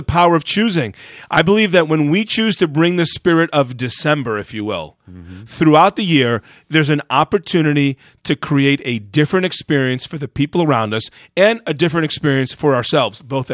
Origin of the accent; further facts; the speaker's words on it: New York, United States; Why are New Yorkers, I'm a New Yorker, why are New Yorkers so friendly during this time?